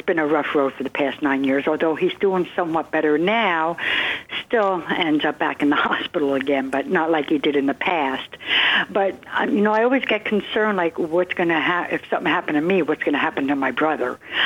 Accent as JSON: {"language": "English", "region": "New Jersey", "country": "United States", "lives_now": "Fort Lauderdale, United States", "said": "I'm in Fort Lauderdale. I'm originally from Jersey, but I've been down here many years now. I'm a Jersey girl."}